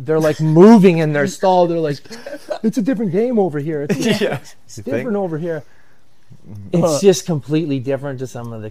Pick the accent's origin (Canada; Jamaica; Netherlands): Canada; Edmonton, Alberta; Coached under Gretzky. I grew up in Edmonton.